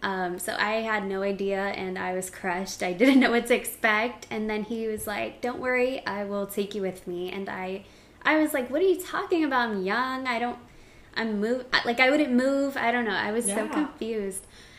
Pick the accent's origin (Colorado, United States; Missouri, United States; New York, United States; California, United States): New York, United States; New York City; I'm 27 years old, and I'm from New York City.